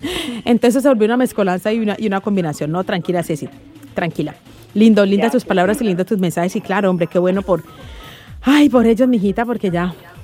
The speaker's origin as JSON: {"language": "Spanish", "country": "Colombia", "said": "yo soy colombiana, no venezolana."}